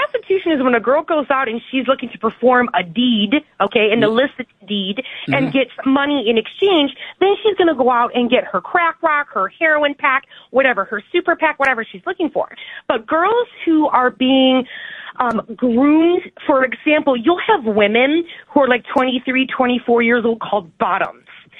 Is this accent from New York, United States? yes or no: no; Detroit, Michigan, United States; I'm from Detroit, Michigan.